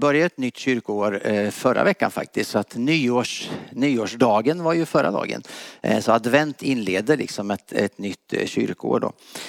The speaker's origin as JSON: {"language": "Swedish", "region": "Östergötland", "country": "Sweden", "accent": "Östergötland dialect", "said": "Vi kommer ursprungligen från Östergötland. Det hör ni säkert. Det kommer ni höra. Min vackra, breda östgötska."}